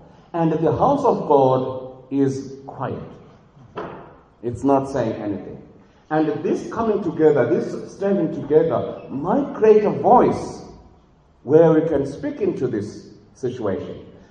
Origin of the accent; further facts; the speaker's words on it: Cape Town, Western Cape, South Africa; Well, I'm from Cape Town, and I know